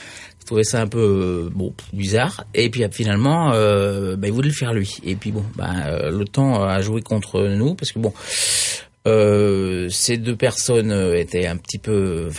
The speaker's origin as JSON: {"language": "French", "town": "Chamonix", "region": "Auvergne-Rhône-Alpes", "country": "France", "tie": "born or raised there", "lives_now": "Paris, France", "said": "Et que je viens de Chamonix."}